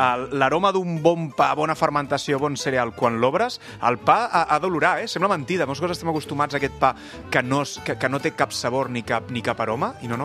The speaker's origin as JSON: {"language": "Catalan", "town": "Vilanova i la Geltrú", "region": "Catalonia", "country": "Spain", "said": "el primer que vam tenir va ser a casa meva, jo sóc de Vilanova, de l'Espigador"}